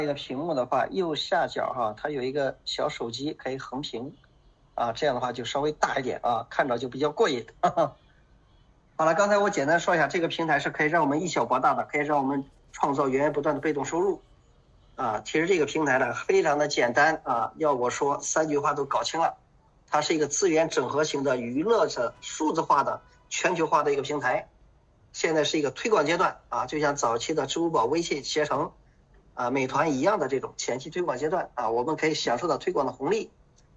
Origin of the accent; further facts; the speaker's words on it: Zhengzhou, Henan, China; 我是来自河南郑州的